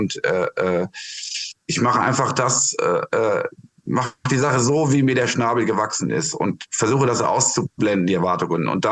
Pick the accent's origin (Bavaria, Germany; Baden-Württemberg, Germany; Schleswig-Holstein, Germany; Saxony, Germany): Schleswig-Holstein, Germany; Kiel; Ich bin ja Kieler.